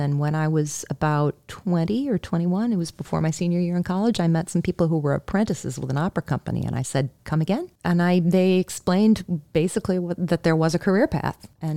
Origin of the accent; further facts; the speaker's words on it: Detroit, Michigan, United States; I come from Michigan.